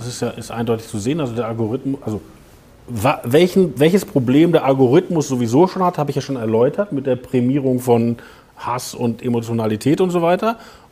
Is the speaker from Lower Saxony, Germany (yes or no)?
no; North Rhine-Westphalia, Germany; Ich komme aus dem Ruhrgebiet. Da waren früher alle in der SPD. Aber das ist ein ganz klassischer Ruhrgebietshaushalt. Meine Eltern waren die Ersten, die studieren durften.